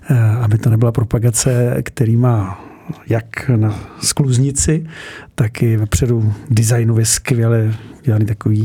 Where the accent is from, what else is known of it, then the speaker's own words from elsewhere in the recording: Krkonoše, Czechia; Odmala lyžuji, protože jsem se narodil v Podkrkonoši a vlastně pocházím z Krkonoš.